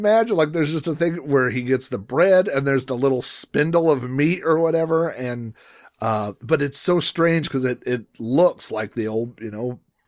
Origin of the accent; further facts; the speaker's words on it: Oklahoma, United States; I'm from Oklahoma, so I'm going to say gyro.